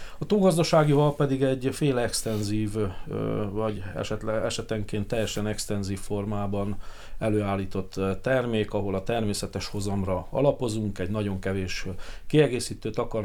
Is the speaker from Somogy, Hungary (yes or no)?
yes; Fonyód, Somogy, Hungary; Nagyon szerencsés sorsom folytán Fonyódon a Szúnyog-szigeten nőttem föl.